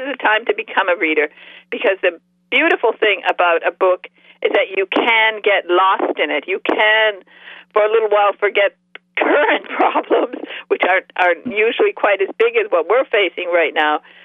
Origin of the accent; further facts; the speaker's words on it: Michigan, United States; moved away as an adult; now in England; When I was 21 years old, I bought a cottage in England. I'm from Michigan, but I bought a cottage in England, a 400-year-old cottage, and I moved to England